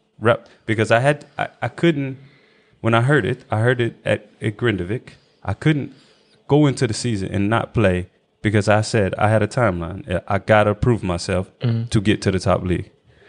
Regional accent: Alabama, United States; I'm a big guy on loyalty, and that's just something you get growing up in Alabama.

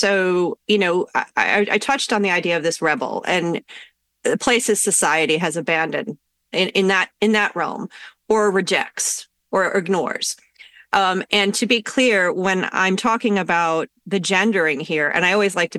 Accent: United States; I grew up outside of New York City looking at the skyline, and that for me was almost a deity.

